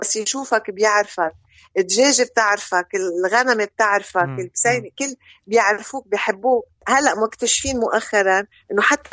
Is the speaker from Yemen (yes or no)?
no; Lebanon; تليق بنا كلبنانيين.